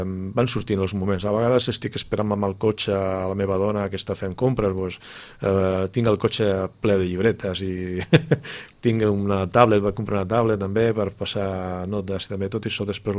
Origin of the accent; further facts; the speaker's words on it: Sitges, Catalonia, Spain; al meu poble, la meva gent, els sitgetans que estiguin escoltant aquesta entrevista